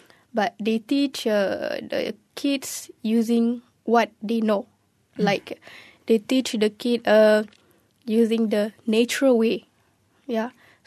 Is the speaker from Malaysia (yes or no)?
yes; Malaysia; English is a second language; Oh, I'm from Malaysia. Okay, then, are you Malay? No, I'm not. I'm Orang Asli.